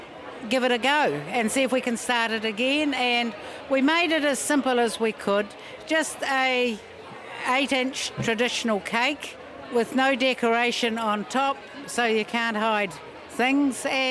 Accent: Learfield, Canterbury, New Zealand; from Learfield.

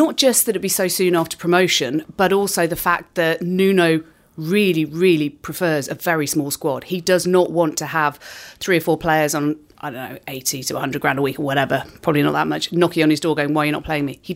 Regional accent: Wolverhampton, West Midlands, United Kingdom; See, I'm from Wolverhampton, but we don't have them there.

